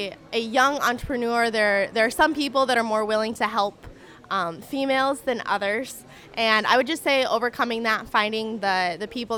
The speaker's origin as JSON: {"language": "English", "region": "South Dakota", "country": "United States", "said": "I'm from South Dakota. I'm currently a junior at South Dakota State University."}